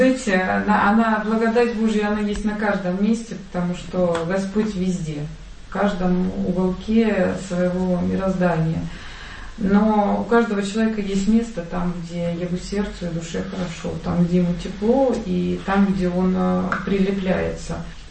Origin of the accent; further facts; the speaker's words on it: Donetsk, Donetsk Oblast, Ukraine; Поскольку я сама из Донецка.